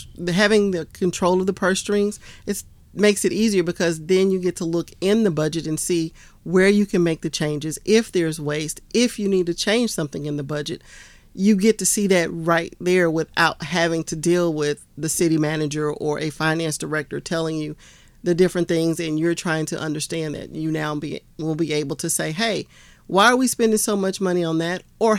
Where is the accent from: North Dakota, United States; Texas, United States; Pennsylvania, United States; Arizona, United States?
Texas, United States; Houston; I was born and raised in Texas. And I was in Houston, Texas, but I spent the weekends on a family farm.